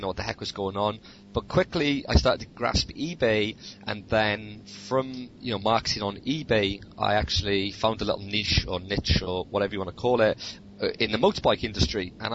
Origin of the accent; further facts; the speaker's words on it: Wales, United Kingdom; Now, I'm from Wales in the UK